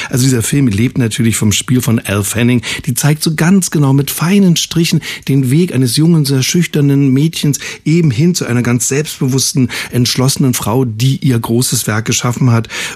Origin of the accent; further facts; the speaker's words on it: East Germany, Germany; auch bei uns im Osten, kann ich mich erinnern, wurde auch zum Beispiel sehr, sehr viel Eierlikör getrunken bei meiner Oma